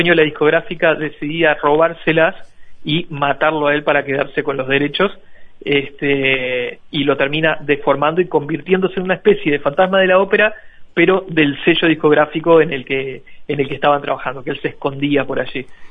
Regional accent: Uruguay; Como uruguayos

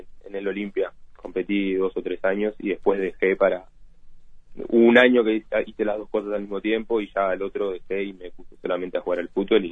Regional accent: Colón, Montevideo, Uruguay; No, soy de Colón, vivo en Colón, desde los 5 años vivo en Colón. Mi madre, que es la persona con la que vivo

